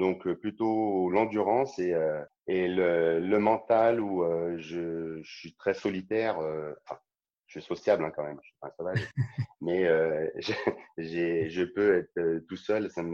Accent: Saint-Étienne, Auvergne-Rhône-Alpes, France; Je suis stéphanois, mais je suis pas fan de foot.

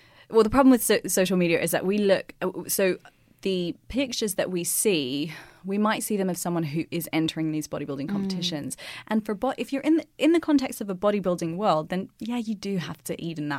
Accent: Australia; accent: Australian; Okay, so I will say that the less pants, more plants in my Aussie accent.

